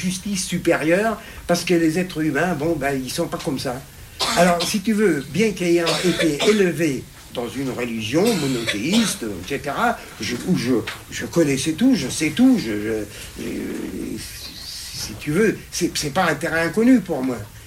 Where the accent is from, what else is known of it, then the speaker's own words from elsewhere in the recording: Germany; now in France; Et moi, je n'ai jamais vu, quand j'étais enfant, en Allemagne